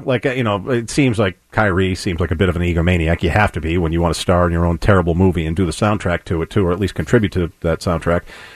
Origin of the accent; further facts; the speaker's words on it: Melrose, Massachusetts, United States; In fact, my hometown of Melrose, where I currently reside as well.